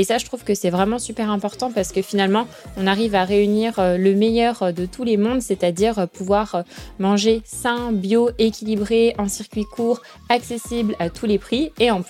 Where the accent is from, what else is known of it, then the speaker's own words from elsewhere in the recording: Lyon, Auvergne-Rhône-Alpes, France; il y en a une pas loin de chez moi. C'est à Vieux-Lyon, donc c'est un quartier à Lyon. Parce que, pour rappel, pour nos auditeurs, je suis lyonnaise.